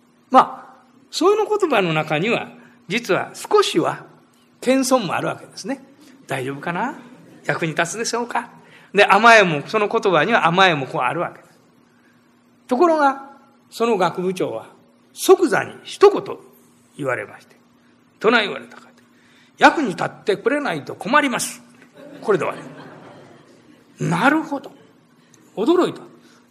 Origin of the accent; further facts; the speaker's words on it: Osaka, Japan; accent: Osaka dialect; 実は私の家は家内も私も大阪の市内の生まれ育ちでございますから、家ではもっと強烈な大阪弁でこう喋ってるわけでありますから